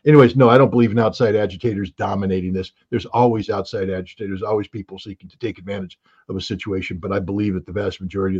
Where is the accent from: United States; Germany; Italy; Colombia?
Germany; growing up in Germany in the 1980s, when you drove through parts of Germany